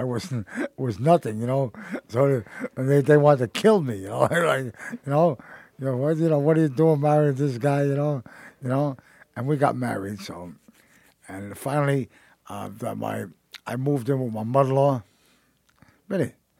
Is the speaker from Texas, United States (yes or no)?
no; New York City, New York, United States; I lived down in New York City on the east side, a little Mulberry Street. I was born on Mulberry Street, and I lived out there, and there was a lot of Italians there and Jewish people.